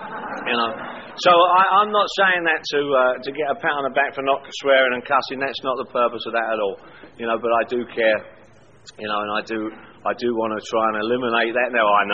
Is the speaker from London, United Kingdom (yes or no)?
yes; London, United Kingdom; Now, I'm from London, England. That thought had never even occurred to me. It had never occurred to me to go back to England.